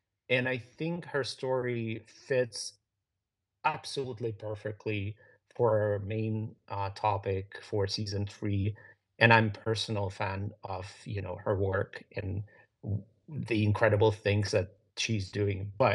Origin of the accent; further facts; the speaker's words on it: Ukraine; to tell people that I'm from Ukraine or I'm Ukrainian